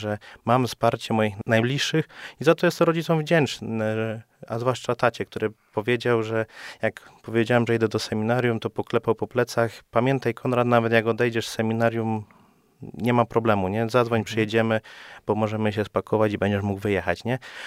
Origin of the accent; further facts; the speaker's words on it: Opole Voivodeship, Poland; ja pochodzę z terenów byłej opolskiej diecezji, z Opolszczyzny.